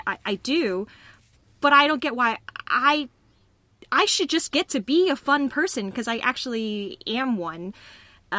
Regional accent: Texas, United States; I'm a Texan. I'm Vietnamese.

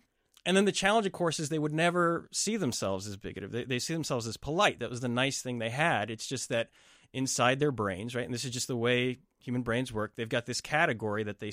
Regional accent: Dallas, Texas, United States; born there; And I was born in Dallas, Texas, right? Like what's more American than Texas?

